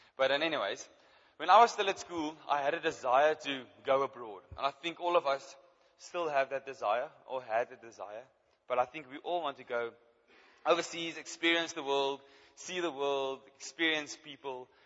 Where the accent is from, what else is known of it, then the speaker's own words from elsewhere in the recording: Bloemfontein, Free State, South Africa; also born or lived in Ficksburg; I was born in Ficksburg, in the West Vrystaat, and I moved to Bloemfontein, to the Vrystaat. So I've been here my whole life, and I haven't been anywhere.